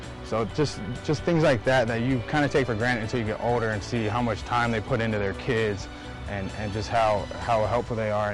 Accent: Knoxville, Tennessee, United States; I mean, for the most part, I grew up in Knoxville, Tennessee. Nothing too crazy, you know, played outside a lot.

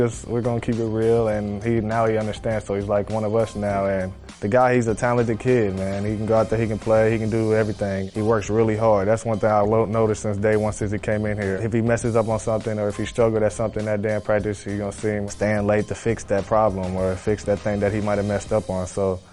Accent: Covington, Kentucky, United States; I grew up in Covington, literally right across the bridge from Cincinnati. And, I mean, that's home.

